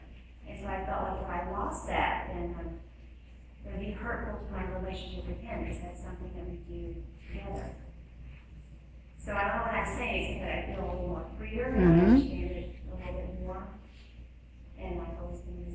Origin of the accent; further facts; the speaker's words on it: the South, United States; and I'm from the South, and that's called a teetotaler, you know?